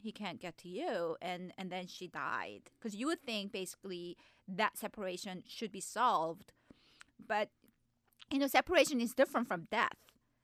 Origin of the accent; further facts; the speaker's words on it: South Korea; Actually, no, we're all from South Korea